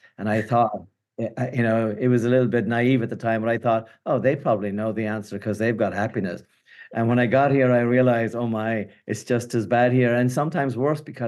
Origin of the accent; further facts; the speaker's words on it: Ireland; accent: Irish; moved away; I'm from Ireland originally. You can tell from my accent. I've been here longer than there, yet the accent stays.